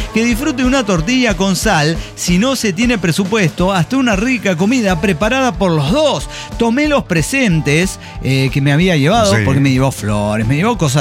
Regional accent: Boise, Idaho, United States; born there; Nací en Bois. Nunca entendí cómo se pronuncia eso.

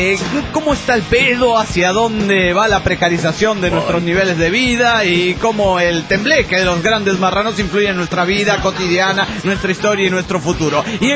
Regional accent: Querétaro, Mexico; de Querétaro, México.

